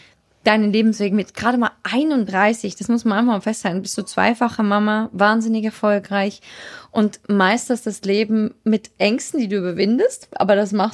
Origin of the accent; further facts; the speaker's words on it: Switzerland; in der schönen Schweiz, in meiner Schweiz, in meiner Heimat.